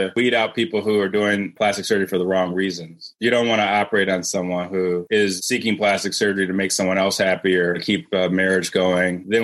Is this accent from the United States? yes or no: yes; Cleveland, Ohio, United States; I'm from Cleveland. You know, I came to Morehouse down here for college. I fell in love with Atlanta. But then I went back up to Ohio to do my medical school and my training because that's where I'm from.